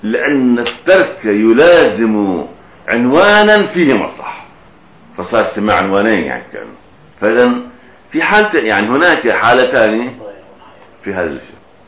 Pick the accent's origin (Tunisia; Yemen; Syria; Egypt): Syria; يعني مثلا عندنا في سوريا في مصلحتين